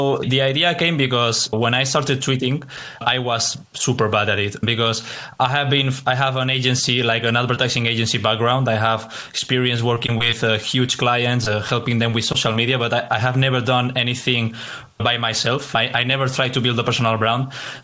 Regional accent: Spain; So I'm from Spain, and I'm here actually in Madrid, in the city of Madrid.

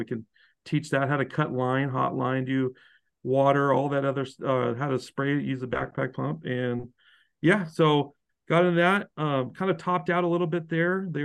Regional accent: Redding, California, United States; So I grew up in Redding, California, where I am now.

